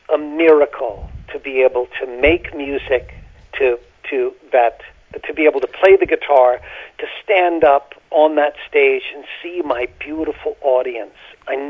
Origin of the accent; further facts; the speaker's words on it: North Carolina, United States; also born or lived in Boston; Well, I came from North Carolina. I was born in Boston.